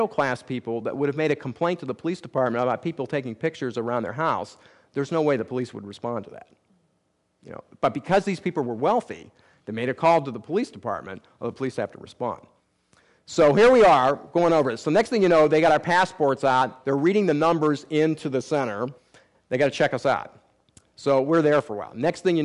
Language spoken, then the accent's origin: English; United States; It's because I'm an American. They revere Americans.